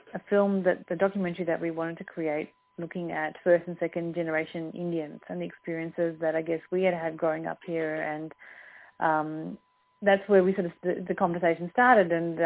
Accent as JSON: {"language": "English", "country": "Australia", "tie": "born or raised there", "said": "someone like myself to be, who's born and brought up in Australia and lived for 30 years here"}